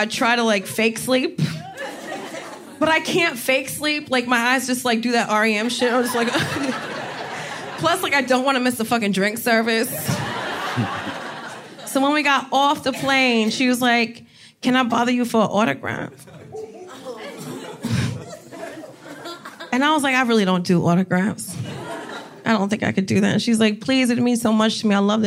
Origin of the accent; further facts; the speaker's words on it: New Jersey, United States; I'm from Jersey, right?